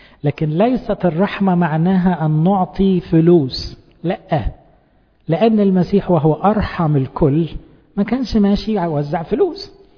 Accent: Egypt; واحنا كلنا كمصريين نشحت من بره

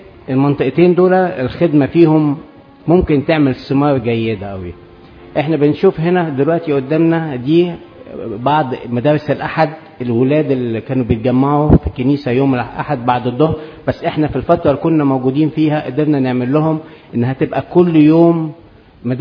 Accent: Egypt; ودي منطقة زي الدائري عندنا في مصر

